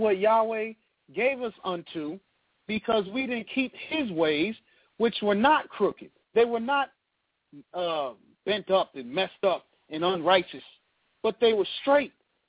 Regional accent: New York, United States; When I was growing up in New York, we always had school off in New York.

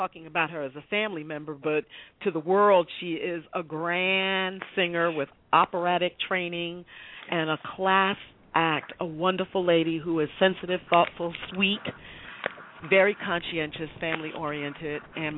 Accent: Bronx, New York, United States; I grew up in the Bronx as a small child, which was the birthplace of rap.

